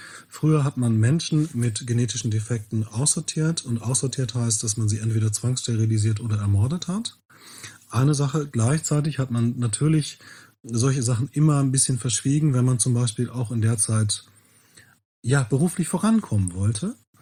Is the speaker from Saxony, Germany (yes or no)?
no; Bielefeld, North Rhine-Westphalia, Germany; born there; Also meine Familie kommt ja aus Ostfriesland. So, und ich bin in Bielefeld geboren